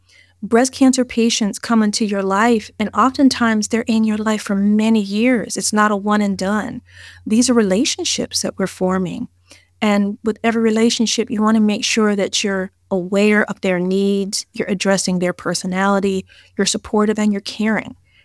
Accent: Maryland, United States; I was born at Holy Cross Hospital a million years ago. I grew up in Montgomery County, born and bred Maryland girl.

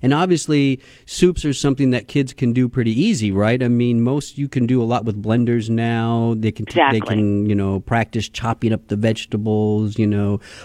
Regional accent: the South, United States; The first one, because I'm from the South, Sally, so I love salsa.

